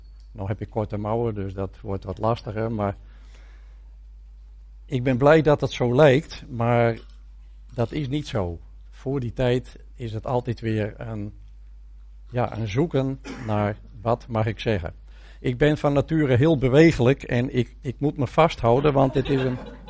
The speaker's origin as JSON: {"language": "Dutch", "town": "Sneek", "region": "Friesland", "country": "Netherlands", "tie": "born there", "lives_now": "Vlagtwedde, Netherlands", "said": "uit Sneek. Van mijn vader. Ik ben geboren in Sneek, maar mijn vader was wat bekender dan ik, denk ik. Maar … uit Sneek. Maar wij wonen sinds 2009 in Vlagtwedde in Oost-Groningen."}